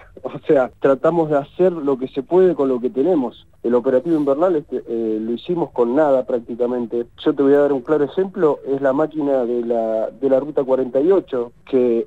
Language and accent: Spanish; San Martín, Argentina; nosotros somos vecinos de San Martín, nosotros somos de acá.